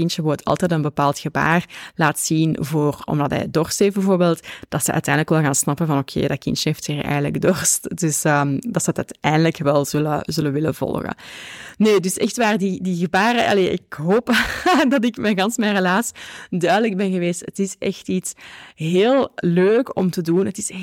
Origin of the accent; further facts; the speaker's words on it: Flemish Brabant, Belgium; accent: Flemish Brabant; ik heb een Vlaams-Brabants accent.